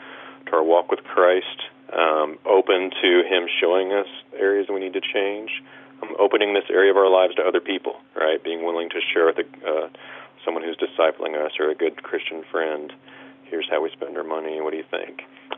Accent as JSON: {"language": "English", "town": "Kansas City", "region": "Missouri", "country": "United States", "tie": "born or raised there", "said": "I grew up in Kansas City, so I love the Royals"}